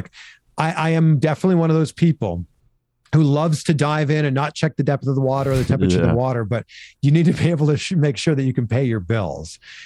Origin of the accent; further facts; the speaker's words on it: Ontario, Canada; Peterborough, Ontario, which was 100 kilometers, if we're talking in Canadian terms, 60 miles away from my hometown.